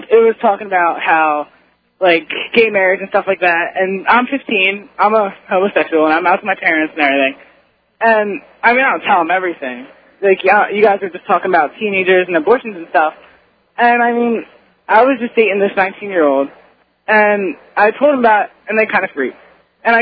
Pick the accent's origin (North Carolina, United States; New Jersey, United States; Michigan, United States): New Jersey, United States; yeah, I'm really from New Jersey, and we're on vacation now